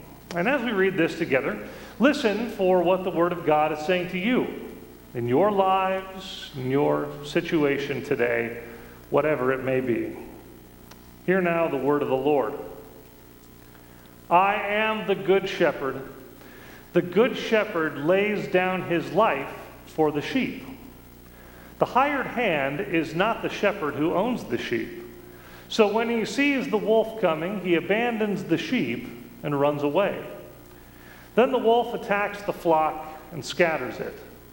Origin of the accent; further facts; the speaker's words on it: Iowa, United States; Where I grew up in Iowa, there are a few sheep. There are a lot more cows, pigs, fields full of corn and soybeans.